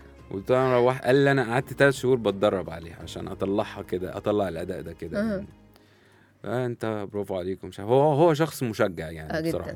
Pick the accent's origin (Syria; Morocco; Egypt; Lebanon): Egypt; مشرف لينا كعرب عامه مش كمصريين يعني